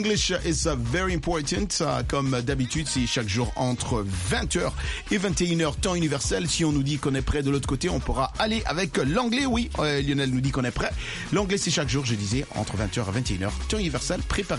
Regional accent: Mbuji-Mayi, Kasaï-Oriental, DR Congo; dans notre langue, la langue de chez nous, en Bujimaï

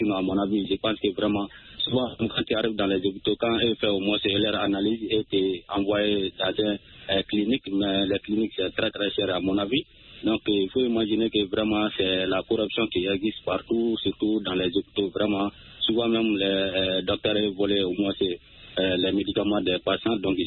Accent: Soninkeni, Mali; Oui, effectivement, dans mon village natal.

